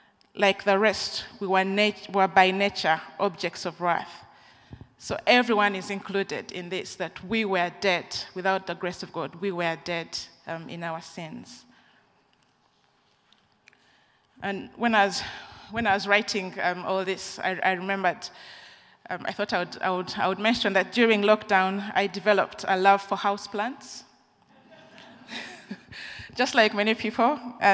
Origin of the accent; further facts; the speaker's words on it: Uganda; The church I grew up in Uganda